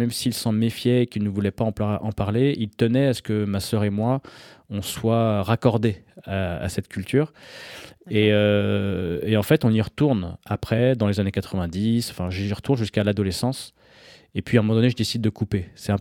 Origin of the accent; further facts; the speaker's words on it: Paris, Île-de-France, France; born there; Moi je suis né l'année d'une catastrophe. C'est la guerre Iran-Irak en 80. Et je suis né à Paris avec cette quête identitaire autour de mes origines